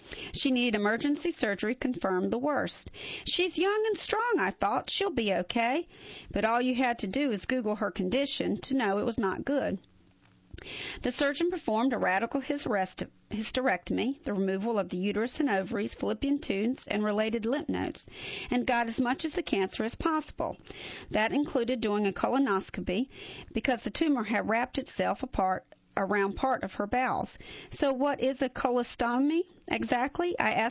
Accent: Dover, Ohio, United States; When I'm in my hometown of Dover, Ohio, I can't leave the house without running into at least one person

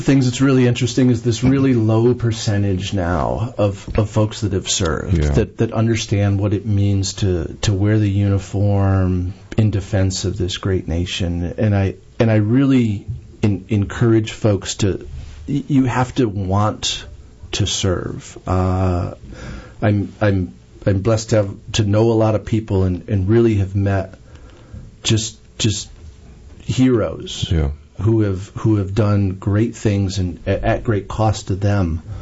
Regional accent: New York, United States; now in North Carolina, United States; So I was born and raised in New York for the first 22 years of my life in God's country in central New York, and then I've lived where the Army's told me for 30 years after that.

